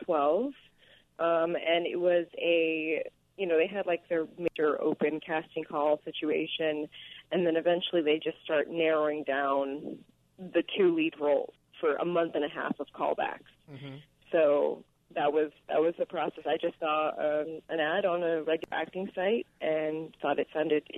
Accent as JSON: {"language": "English", "region": "Texas", "country": "United States", "tie": "born or raised there", "also_born_or_lived": "Netherlands / Spain", "said": "My family, both my parents are Spanish, and they're from Ecuador originally. And I was born in Texas. When I was very young, I moved to Holland and Spain and a few countries in between for my dad's work. And then I came back to the U.S. In Texas again"}